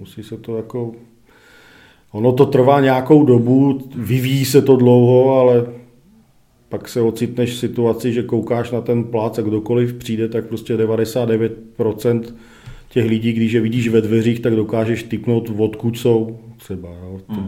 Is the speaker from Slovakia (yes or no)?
yes; Slovakia; moved away; já jsem jako odjel ze Slovenska na západ a já jsem se tady zastavil a mně se to strašně líbilo